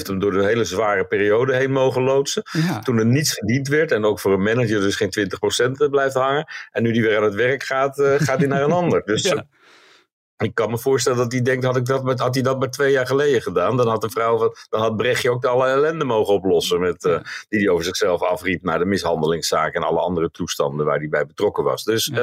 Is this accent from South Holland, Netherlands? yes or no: yes; Dordrecht, South Holland, Netherlands; En ik ben opgegroeid in Dordrecht een paar jaar en toen kwam ik heel veel in Rotterdam.